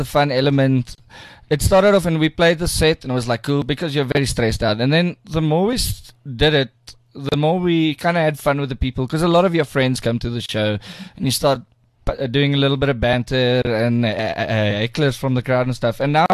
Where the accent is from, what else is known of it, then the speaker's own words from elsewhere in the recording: Johannesburg, Gauteng, South Africa; born there; Ons is in Johannesburg gebore.